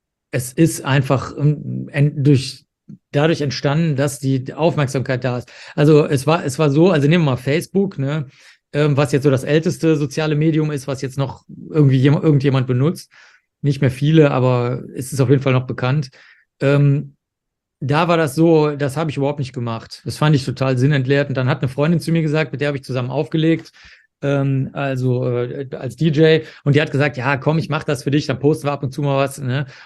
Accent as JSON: {"language": "German", "town": "Cologne", "region": "North Rhine-Westphalia", "country": "Germany", "tie": "born or raised there", "said": "ich bin ja aufgewachsen in Köln, wo die Privatsender entstanden sind"}